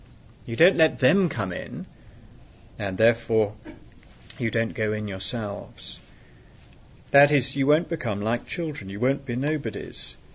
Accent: United Kingdom; don't go out now, because we're British and that would be embarrassing.

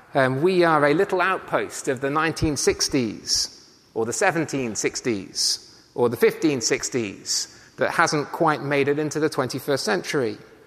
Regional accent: Thatcham, South East England, United Kingdom; Everywhere we go, people always ask us who we are, where we come from, and we always tell them we're from Thatcham, mighty, mighty Thatcham.

